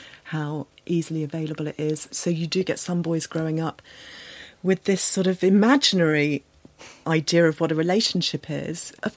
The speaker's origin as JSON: {"language": "English", "region": "East of England", "country": "United Kingdom", "tie": "born or raised there", "said": "Bedfordshire."}